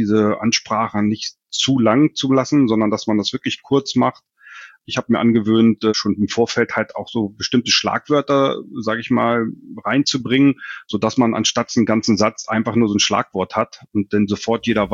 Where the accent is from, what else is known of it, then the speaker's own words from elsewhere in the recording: Hannover, Lower Saxony, Germany; jetzt auch gerade als Hannoveraner